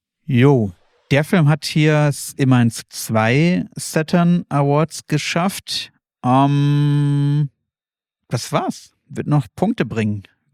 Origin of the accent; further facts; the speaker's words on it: Berlin, Germany; am Ende sprang mir dann natürlich als Berliner sofort die Tafel in die Augen